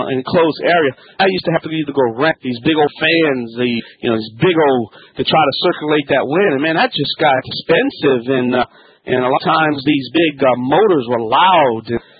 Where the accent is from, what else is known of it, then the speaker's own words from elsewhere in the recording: Louisiana, United States; from the Bayou Land.